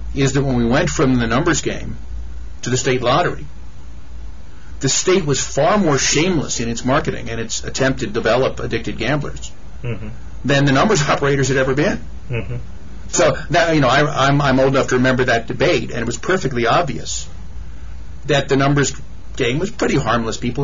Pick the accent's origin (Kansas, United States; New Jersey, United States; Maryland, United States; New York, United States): Maryland, United States; Baltimore; When I was growing up in Baltimore, there was a local brand of cheap beer